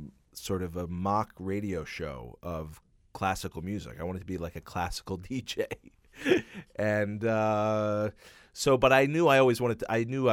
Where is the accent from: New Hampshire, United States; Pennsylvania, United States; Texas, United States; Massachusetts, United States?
Pennsylvania, United States; Philadelphia; Growing up in Philadelphia, my parents played in the Philadelphia Opera Company.